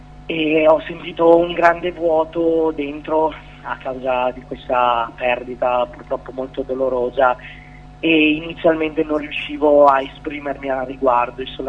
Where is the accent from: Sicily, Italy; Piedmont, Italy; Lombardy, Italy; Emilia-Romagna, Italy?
Emilia-Romagna, Italy; Modena; è un ragazzo molto giovane di Modena, perché vengo da Modena.